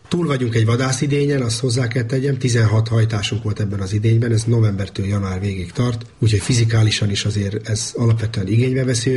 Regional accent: Trnava Region, Slovakia; kérdezik tőlem, hogy honnan származok, akkor azt szoktam mondani, hogy csalóközi gyerek vagyok

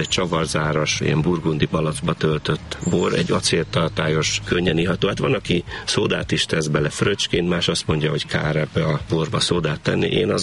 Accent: Jánoshalma, Bács-Kiskun, Hungary; alföldi vagyok eredetileg, az akkori jugoszláv, ma szerb határ mellől János Halmáról származom.

